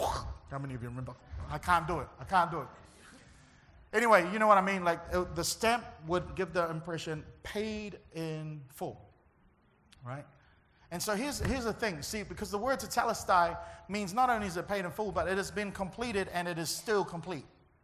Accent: Auckland, New Zealand; where I grew up in Auckland. I went to the University of Auckland, the finest university in the Southern Hemisphere.

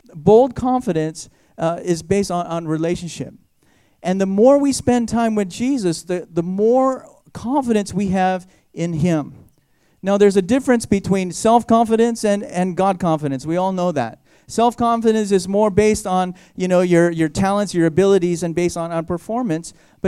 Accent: Koloa, Hawaii, United States; I grew up in Hawaii. I grew up in a small little town called Kaloa. Anybody heard of Kaloa? No, because it's so small, nobody knows of Kaloa.

